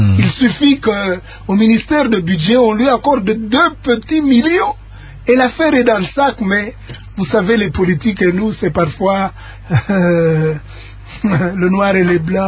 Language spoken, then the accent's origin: French; Kinshasa, DR Congo; pardon, je parle en lingala, je suis de Kinshasa